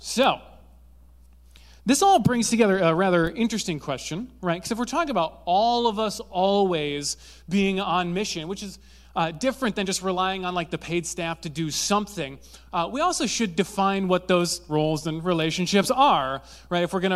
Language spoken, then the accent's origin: English; Zeeland, Netherlands; I grew up in Zealand, which if you don't know what Zealand is, it's where they spawn Dutch people.